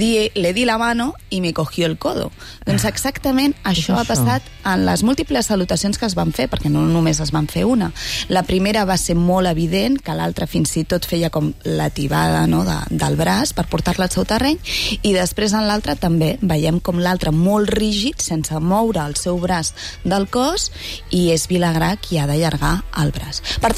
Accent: Galicia, Spain; a més, com a gallega, avui és la nit de les meigues

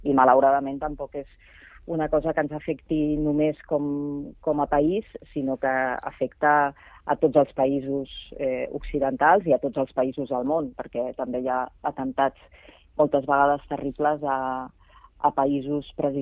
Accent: Barcelona, Catalonia, Spain; com a barcelonina

